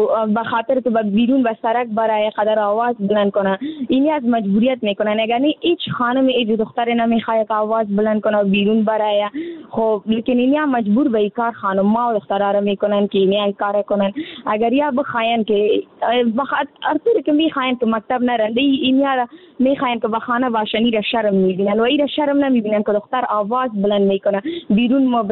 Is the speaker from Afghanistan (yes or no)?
yes; Afghanistan; در جامعه همه ما افغان هستیم